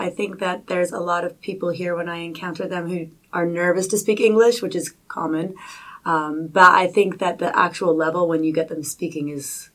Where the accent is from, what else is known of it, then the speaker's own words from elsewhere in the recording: Canada; moved away as an adult; also born or lived in United States / Germany; I'm originally from Canada, and I'd lived in the U.S. and Germany